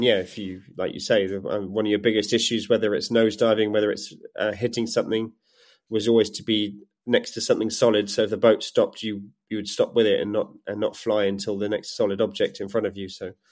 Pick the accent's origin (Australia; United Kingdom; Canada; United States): United Kingdom; England; I'm English, so I call it vulnerable.